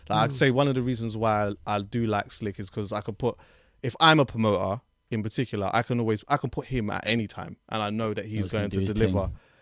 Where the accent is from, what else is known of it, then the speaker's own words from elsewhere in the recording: Jamaica; and I'm Jamaican, bro.